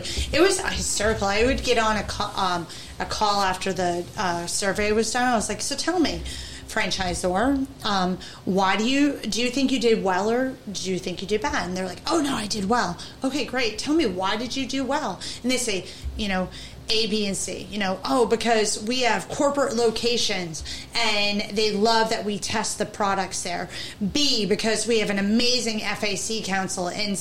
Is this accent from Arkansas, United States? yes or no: no; New Hampshire, United States; accent: Boston; and I'm from New England, from northern New Hampshire. I have a very heavy Boston accent, but I learned how to hide it.